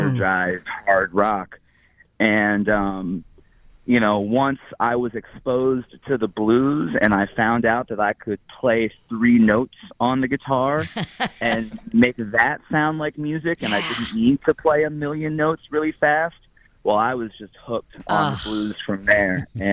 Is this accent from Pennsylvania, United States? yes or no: yes; Williamsport, Pennsylvania, United States; that's played every year in my hometown. So that's sort of what what kind of is significant about where I come from.